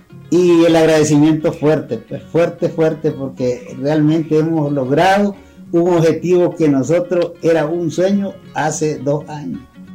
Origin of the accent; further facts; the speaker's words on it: San Lucas, Madriz, Nicaragua; soy de la Comunidad de los Canales, del municipio de San Lucas, departamento de Madrid.